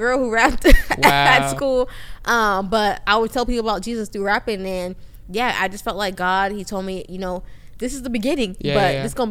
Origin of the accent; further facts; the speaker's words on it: Nigeria; I'm from Nigeria.